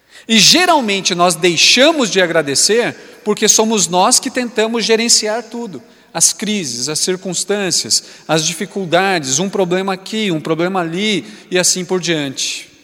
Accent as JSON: {"language": "Portuguese", "country": "Brazil", "said": "como bons brasileiros que somos, nós estamos sempre prontos para dar jeitinho."}